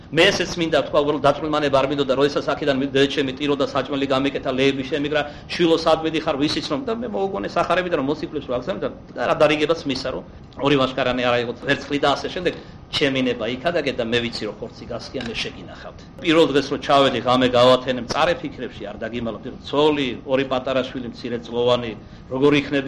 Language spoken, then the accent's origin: Georgian; Kartli, Georgia; მე ვთქარი რომ მეც ქართლელი ვარ